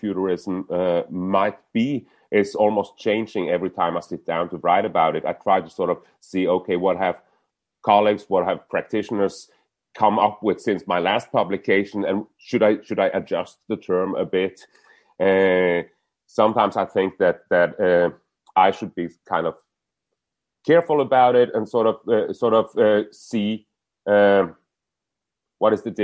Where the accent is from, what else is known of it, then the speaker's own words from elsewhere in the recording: Norway; now in Copenhagen, Denmark; I'm in Copenhagen now, and I'm originally from Norway, and in a sense, then I'm kind of an outsider